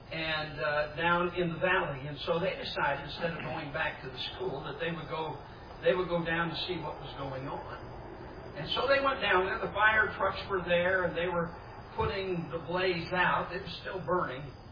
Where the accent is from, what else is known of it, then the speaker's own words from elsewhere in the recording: Sturgis, Michigan, United States; I was brought up in Sturgis, Michigan. That's only about, 90 miles from here, maybe even a little bit closer than that.